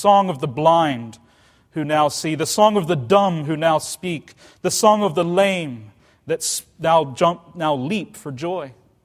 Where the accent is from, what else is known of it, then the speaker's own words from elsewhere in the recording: Richmond, Virginia, United States; The last time I was in my hometown in Richmond, Virginia, when I was visiting my now 89-year-old grandfather.